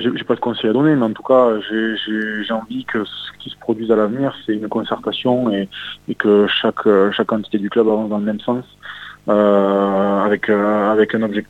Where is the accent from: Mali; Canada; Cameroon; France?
France; Toulouse, Occitanie; je suis né à Toulouse, j'ai fait plus de 15 ans à Toulouse